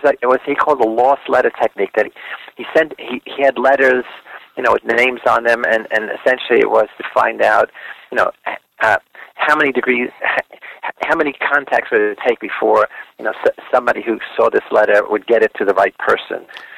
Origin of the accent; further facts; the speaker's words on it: New York City, New York, United States; I grew up in the South Bronx, New York, and that is maybe always will be a ghetto.